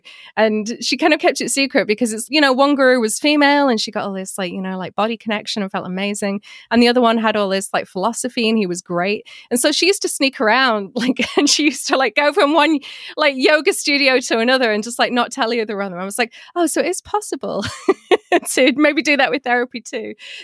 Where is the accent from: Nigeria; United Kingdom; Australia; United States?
United Kingdom; I keep harking back to the fact that I'm British